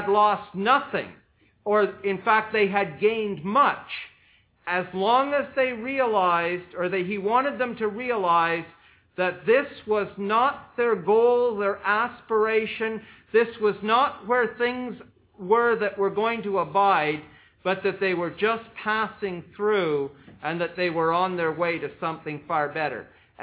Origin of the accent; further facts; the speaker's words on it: Canada; And I tell them I'm a Canadian.